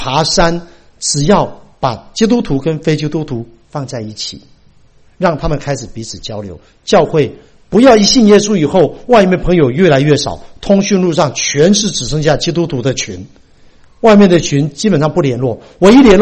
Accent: United States; 我们美国人都是这样，自己的碗自己洗

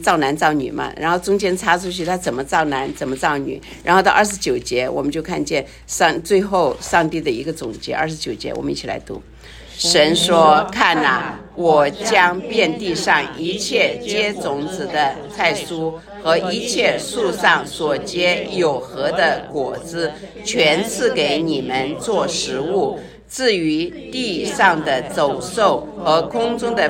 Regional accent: China; 我觉得我们中国人其实受了很多的苦，太多的苦，其实是不需要的苦呀。

